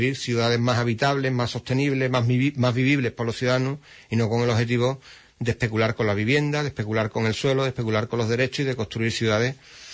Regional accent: Aljaraque, Andalusia, Spain; yo debatía una mañana en un pleno en el ayuntamiento de mi pueblo, en Alharaque, del que soy concejal

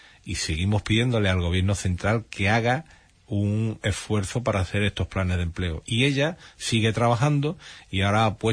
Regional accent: Andalusia, Spain; todos somos andaluces, ¿no?

